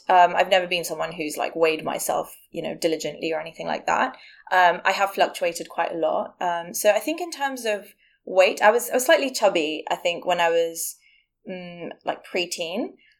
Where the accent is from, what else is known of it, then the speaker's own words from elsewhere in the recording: India; And I was like, oh, I'm Indian. I don't really need sun cream because the melanin protects me.